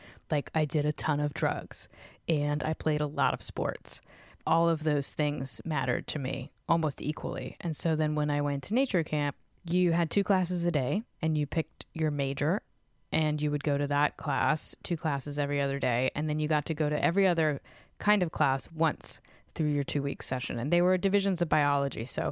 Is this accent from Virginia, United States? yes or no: yes; Fredericksburg, Virginia, United States; Yeah, I grew up in Virginia, a town called Fredericksburg, which has a college in it and is, you know, an hour from D.C. and an hour from Richmond.